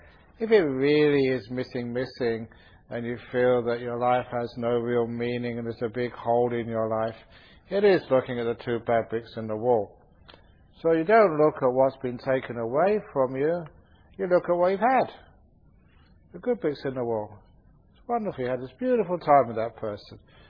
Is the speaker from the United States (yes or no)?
no; London, United Kingdom; growing up in London